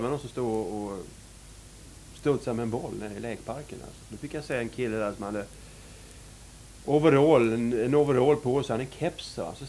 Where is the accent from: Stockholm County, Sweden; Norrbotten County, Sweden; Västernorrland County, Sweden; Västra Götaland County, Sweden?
Stockholm County, Sweden; Tyresö; born or raised there; accent: Scanian; also born or lived in Malmö